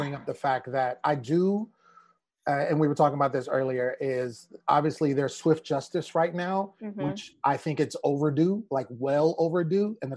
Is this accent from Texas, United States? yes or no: no; Sacramento, California, United States; Like I'm from Sacramento, and there's this announcer named Grant Napier